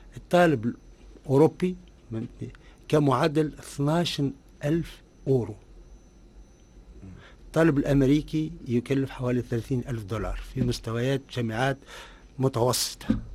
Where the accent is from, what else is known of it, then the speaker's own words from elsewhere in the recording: Tunisia; المشكلة عندنا في تونس